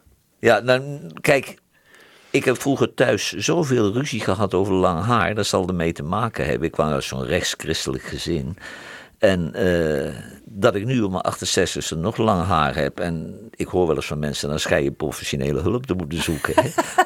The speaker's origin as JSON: {"language": "Dutch", "town": "Nijmegen", "region": "Gelderland", "country": "Netherlands", "also_born_or_lived": "Drenthe", "said": "ik kom eigenlijk uit Nijmegen, maar mijn vader werkte bij de Rijkspolitie en die werd overgeplaatst naar Drenthe. En toen heb ik daar 2-3 jaar gewoond"}